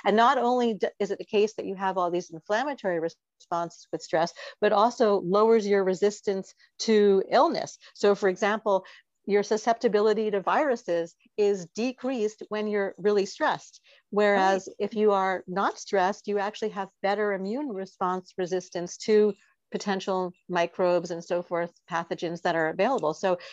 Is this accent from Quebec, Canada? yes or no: yes; Montreal, Quebec, Canada; I grew up in Montreal